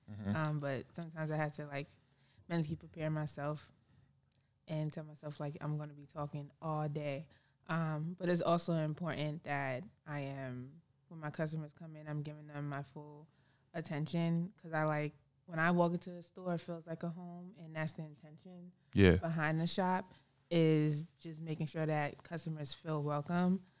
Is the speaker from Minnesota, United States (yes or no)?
no; Bronx, New York, United States; also born or lived in Staten Island / Brooklyn; No, I'm originally from the Bronx.